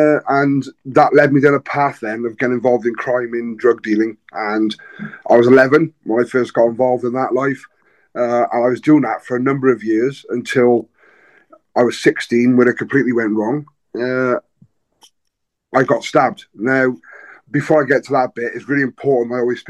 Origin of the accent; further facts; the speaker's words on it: Newport, Wales, United Kingdom; Yeah, I grew up in Newport. A small working town in Wales. It's now a city.